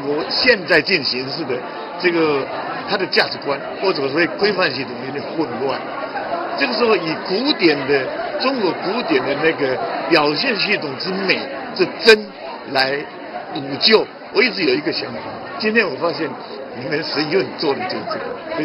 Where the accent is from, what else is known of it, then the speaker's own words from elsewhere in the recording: Taiwan; 像我们台湾人对中国很反感啊